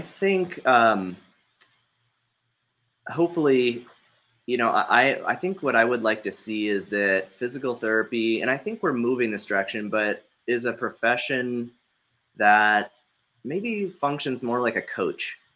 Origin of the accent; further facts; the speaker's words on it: Montana, United States; I grew up in Montana, so it's funny.